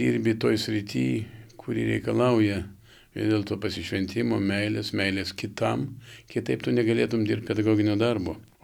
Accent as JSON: {"language": "Lithuanian", "town": "Pavilnys", "region": "Vilnius County", "country": "Lithuania", "tie": "born there", "said": "aš gimiau Pavilnyje, žinot, yra Balmantas, yra labai labai gražus gamtos kampelis. Žemutiniam Pavilnyje, ne viršutiniam, ten yra tik keli namukai šalia Balmanto"}